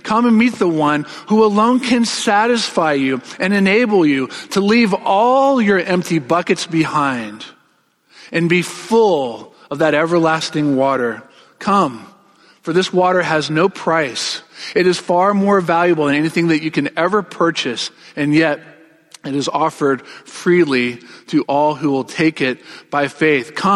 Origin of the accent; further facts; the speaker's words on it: North Carolina, United States; I grew up in North Carolina, surrounded by the church, but having never really encountered Jesus himself.